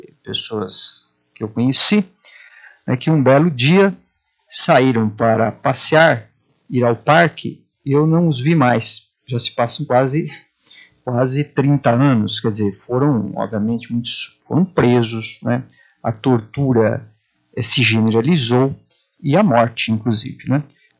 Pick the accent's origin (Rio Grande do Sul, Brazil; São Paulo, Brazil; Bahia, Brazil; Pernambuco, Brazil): São Paulo, Brazil; Adamantina; eu volto porque não só tenho parentes aqui, como eu gosto da cidade, a cidade em que eu nasci, onde me criei.